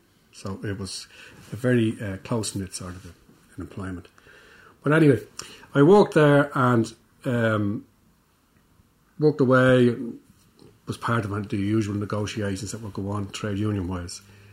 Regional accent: Dublin, Leinster, Ireland; moved away as an adult; also born or lived in England; I grew up, I was born in Drimna in Dublin, and when I was about 8, we moved to Walkinstown.

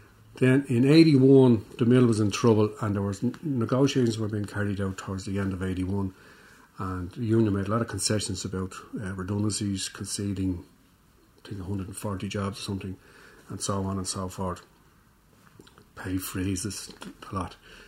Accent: Dublin, Leinster, Ireland; moved away as an adult; also born or lived in England; I grew up, I was born in Drimna in Dublin, and when I was about 8, we moved to Walkinstown.

